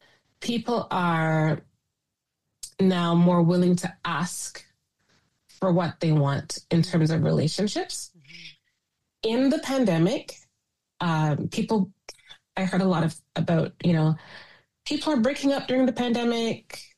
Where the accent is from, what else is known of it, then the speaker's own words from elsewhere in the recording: Canada; born there; it's one thing as a Canadian-born individual whose family has been here for generations